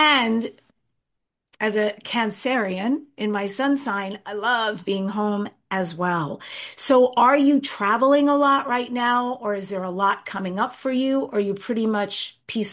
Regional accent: New York, United States; We came home talking about buying land there, not to live forever. I'm already from New York. I know what winters are like.

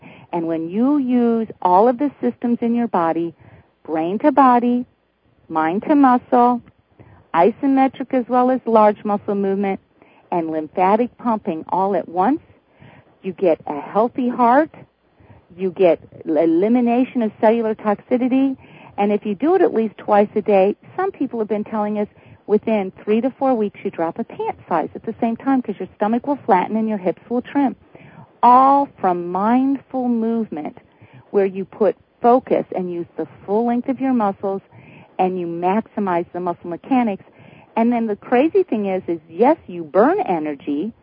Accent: Midwest, United States; So I grew up in the Midwest and I saw the hoedown shuffle.

